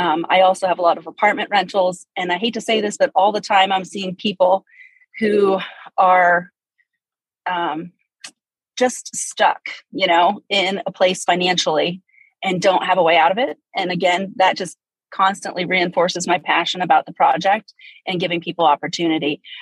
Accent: Pennsylvania, United States; No, I'm originally from Midwestern Pennsylvania. So a rural area, probably even more rural than

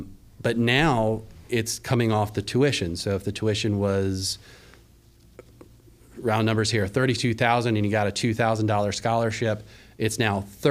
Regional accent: Gettysburg, Pennsylvania, United States; I was born and raised in Gettysburg, Pennsylvania. So, you know, it's home.

